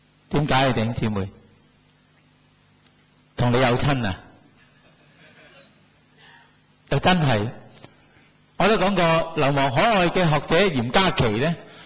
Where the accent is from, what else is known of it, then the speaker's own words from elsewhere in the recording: China; 其实我们中国人都有句说话，助人为快乐之本